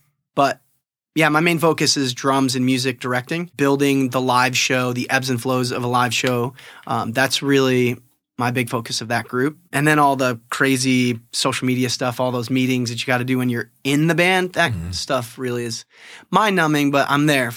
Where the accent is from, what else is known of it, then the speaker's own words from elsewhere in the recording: New York, United States; So I'm from upstate New York, right outside of Syracuse. Yeah.